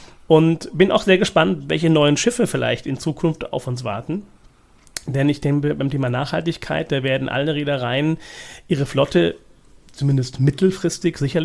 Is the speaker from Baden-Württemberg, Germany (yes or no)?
yes; Mannheim, Baden-Württemberg, Germany; Also ich komme aus Mannheim ursprünglich.